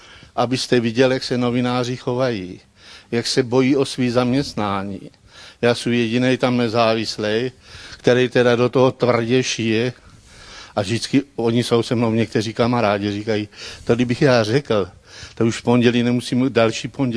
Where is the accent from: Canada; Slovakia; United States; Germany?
Canada; now in Czechia; Ta už je tady dávno. Já tady působím 10 let. Já jsem z Kanady mimo jiný.